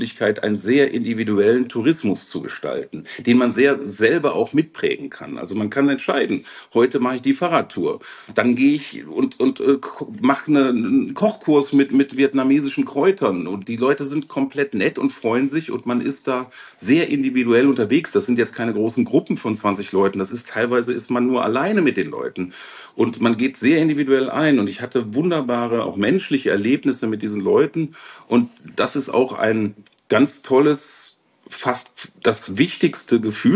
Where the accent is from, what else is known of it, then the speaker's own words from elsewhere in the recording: Germany; für mich als Deutscher scheinbar ungeordnete, was aber doch funktioniert